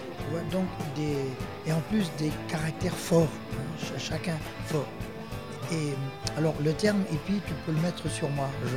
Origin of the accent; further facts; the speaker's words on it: Cherbourg, Normandy, France; au patronage laïque de ma ville où j'ai grandi, là, à Cherbourg.